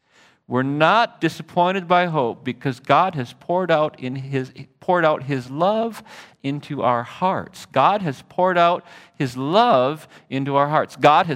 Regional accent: Phoenix, Arizona, United States; also born or lived in Michigan; I was born in Michigan. I'm 53 years old, so I'm not terribly old, but I'm not terribly young. And I'm beyond middle age, unless I live to be 106, I guess, right? Born in Michigan. I grew up in Phoenix. I was there from age 4 until 17

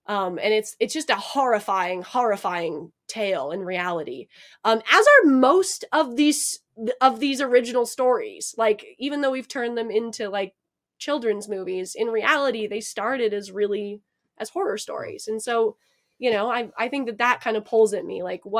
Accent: Alaska, United States; Like growing up in Alaska, it's like there's legitimately more guns than people in one guy's basement.

